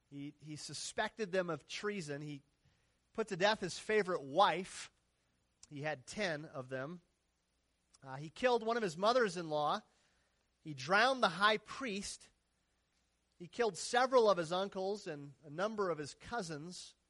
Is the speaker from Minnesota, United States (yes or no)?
yes; Minnesota, United States; born or raised there